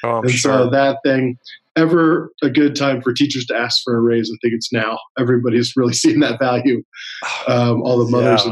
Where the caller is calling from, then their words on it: Salt Lake City, Utah, United States; Salt Lake City, Utah.